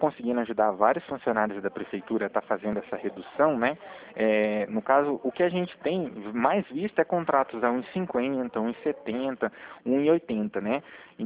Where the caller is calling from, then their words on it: Cornélio Procópio, Paraná, Brazil; E eu falo de Cornélio Procópio, no Paraná